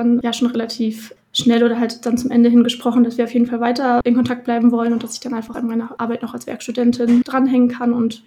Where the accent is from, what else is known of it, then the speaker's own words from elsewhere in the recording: Dortmund, North Rhine-Westphalia, Germany; ich komme ursprünglich aus Dortmund